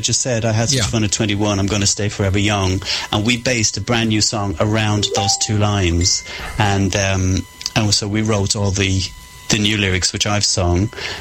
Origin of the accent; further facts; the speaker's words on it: southeast, Ireland; now in London, United Kingdom; I live in London, ooh, but I'm from Ireland.